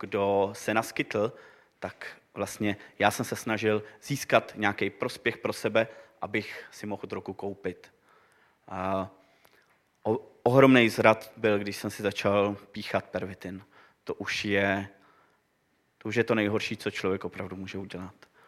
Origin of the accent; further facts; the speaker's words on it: Teplice, Ústí nad Labem Region, Czechia; pocházím z Teplic.